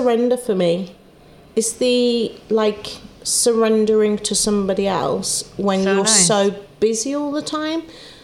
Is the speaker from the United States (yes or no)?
no; Wolverhampton, West Midlands, United Kingdom; I'm from Wolverhampton. My family aren't here.